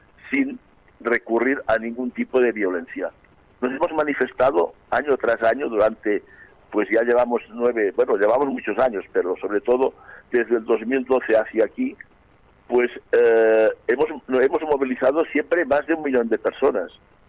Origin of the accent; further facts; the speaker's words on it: Catalonia, Spain; expresar como catalán un poco